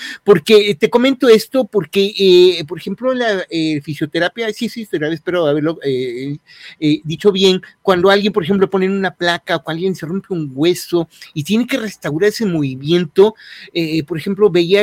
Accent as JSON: {"language": "Spanish", "region": "Chiapas", "country": "Mexico", "tie": "born or raised there", "said": "a mí de chiquito, en Chiapas, yo soy de Chiapas"}